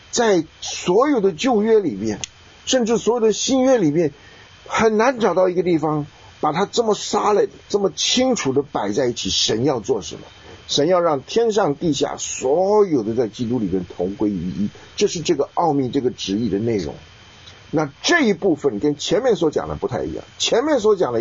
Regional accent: China; 我们中国人最喜欢讲人在福中不知福

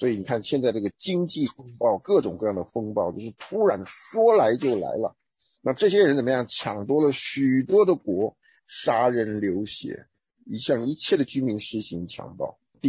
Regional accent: Taiwan; 那对我们台湾人来讲呢

